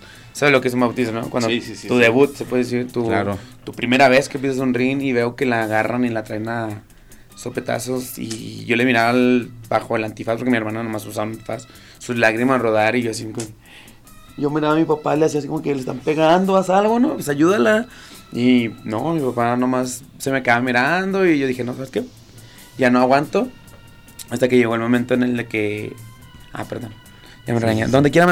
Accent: Ciudad Juárez, Chihuahua, Mexico; now in Torreón, Mexico; Pues como que no soy de Torreón, soy de Ciudad Juárez.

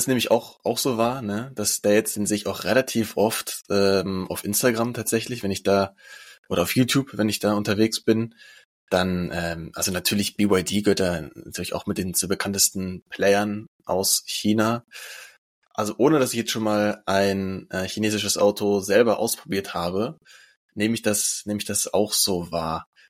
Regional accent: Lower Saxony, Germany; ich komme ja hier aus der Region Wolfsburg-Braunschweig, wo VW beheimatet ist.

